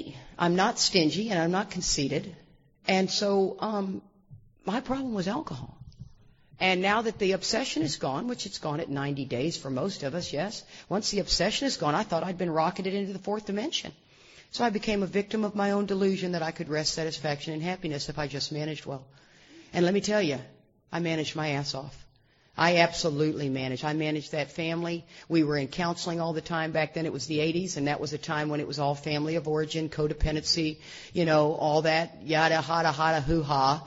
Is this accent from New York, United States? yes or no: no; Texas, United States; you know, I'm from Texas. I am not from the South. Let's make that clear. I am from Texas.